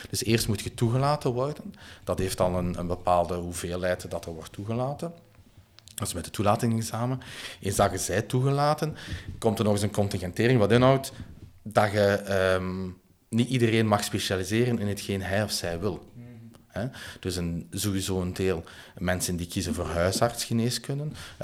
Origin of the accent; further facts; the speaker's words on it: Lommel, Limburg, Belgium; ik ben oorspronkelijk afkomstig van Lommel, noorden van Limburg, dus helemaal niet van in de buurt.